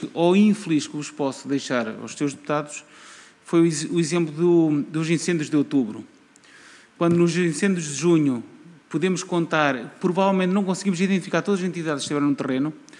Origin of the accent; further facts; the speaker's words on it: Coimbra, Centro, Portugal; Posso testemunhar aqui, porque somos de Coimbra